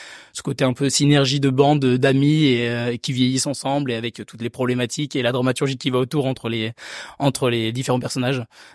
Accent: Nouvelle-Aquitaine, France; j'ai grandi dans la campagne. Je viens des Deux-Sèvres, dans le Poitou-Charentes, entre Niort et Poitiers, pour ceux qui ne connaissent pas.

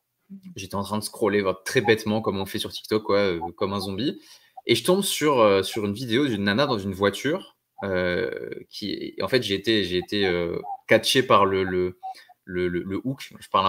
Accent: Monaco; Du coup j'ai grandi à Monaco. Donc j'ai grandi dans un univers où la norme c'est d'être ultra riche et ultra superficiel

